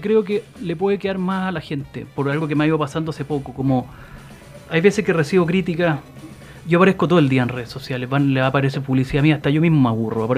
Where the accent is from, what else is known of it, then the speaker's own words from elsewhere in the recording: San Bernardo, Santiago Metropolitan, Chile; yo nací en San Bernardo, viví toda mi vida en San Bernardo